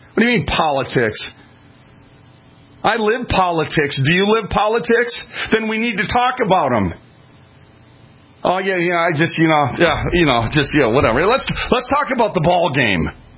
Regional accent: Minnesota, United States; I'm from Minnesota, and my Twins jersey has a big Twins across it.

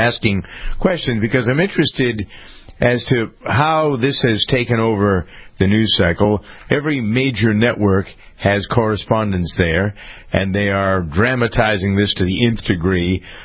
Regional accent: Framingham, Massachusetts, United States; I know about this because of my hometown of Framingham and the number of Brazilians who are here.

